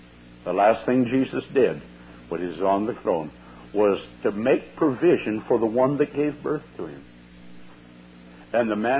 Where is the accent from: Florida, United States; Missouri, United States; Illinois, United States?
Missouri, United States; Now, I'm from Missouri, so don't think that I'm picking on